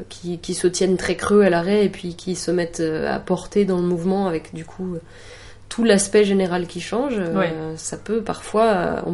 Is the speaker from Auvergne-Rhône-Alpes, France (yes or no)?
yes; Auvergne-Rhône-Alpes, France; Mais sachant que je viens de Rhône-Alpes